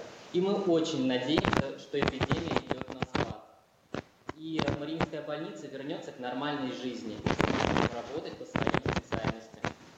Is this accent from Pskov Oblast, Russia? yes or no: yes; Pskov Oblast, Russia; moved away as an adult; now in Saint Petersburg, Russia; Я родом из Псковской области. Приехал 11 лет назад учиться на врача.